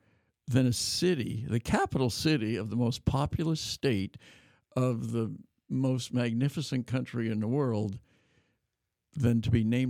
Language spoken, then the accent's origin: English; California, United States; But growing up in Yolo County, as Monsignor knows, it was a privilege.